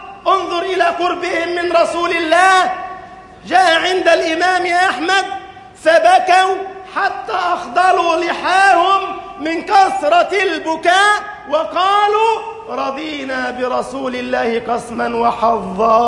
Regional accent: Egypt

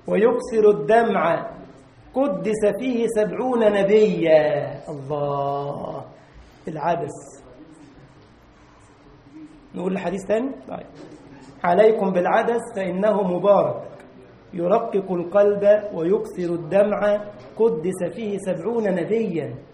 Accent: Egypt; عندنا في مصر يقول لك الحمام، عارفين الحمام؟ ما فيش في ألمانيا حمام للأسف

